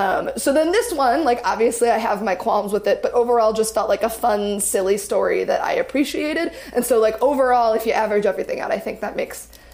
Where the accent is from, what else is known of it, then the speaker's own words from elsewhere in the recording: Chicago, Illinois, United States; I'm from Chicago. I still have the Chicago flag and skyline on me